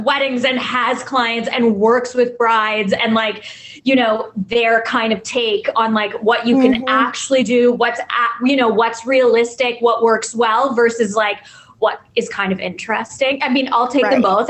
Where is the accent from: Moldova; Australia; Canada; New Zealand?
Canada; now in New York, United States; I'm Canadian, so this is like a little bit of like logistics, but you can't just like be a Canadian that like lives in New York and has a business.